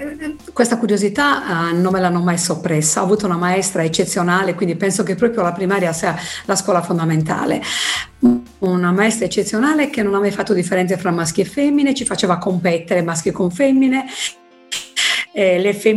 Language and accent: Italian; Alghero, Sardinia, Italy; l'abbiamo anche ripetuto nella mia città, io sono di Alghero